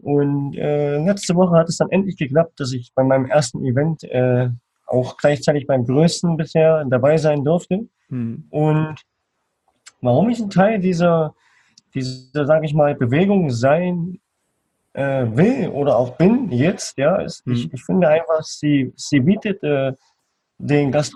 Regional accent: Eisenach, Thuringia, Germany; Ich bin heute 24 Jahre jung und ich komme aus Eisenach. Das liegt im schönen Thüringen.

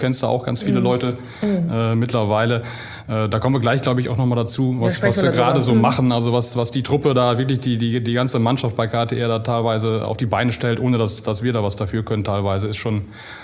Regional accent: Rheine, North Rhine-Westphalia, Germany; Ich bin gebürtiger Rheinenser, bin hier groß geworden, aufgewachsen, war zwischendurch mal ein bisschen weg.

